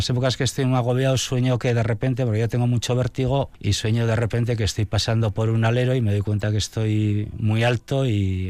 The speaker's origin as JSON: {"language": "Spanish", "town": "Vitoria-Gasteiz", "region": "Basque Country", "country": "Spain", "tie": "born there", "said": "tengo 53 años, soy licenciado en Filología Vasca, nací en Gasteiz"}